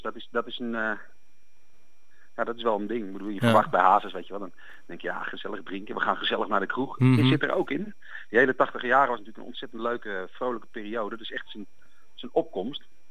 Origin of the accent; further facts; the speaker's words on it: Utrecht, Netherlands; ik kom oorspronkelijk uit Utrecht.